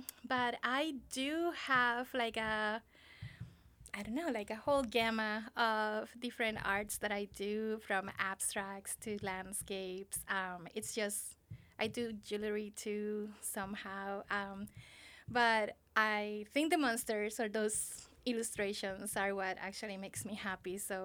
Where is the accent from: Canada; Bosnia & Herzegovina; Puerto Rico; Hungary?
Puerto Rico; I have been a guest in Clinkatani for 6 years, but I was born and raised in Puerto Rico.